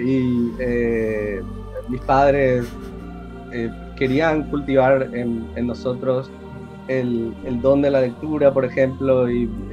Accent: Asunción, Paraguay; yo nací y vivo actualmente en Asunción del Paraguay, justo en el centro ahí de Sudamérica.

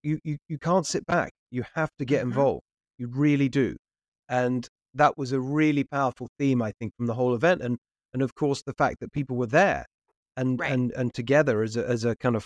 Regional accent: England, United Kingdom; now in United States; So we moved here in 2012 from England.

